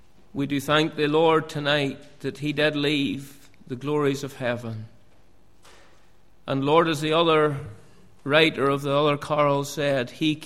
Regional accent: Cullybackey, Northern Ireland, United Kingdom; That's where I was born and bred, as we say in Northern Ireland. You're born and bred. I was born and bred in Cullibaggy.

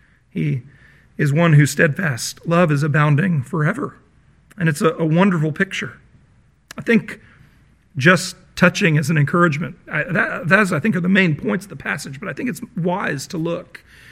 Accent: Virginia, United States; when I was growing up in Virginia, it was the West Virginia that we told all those jokes about.

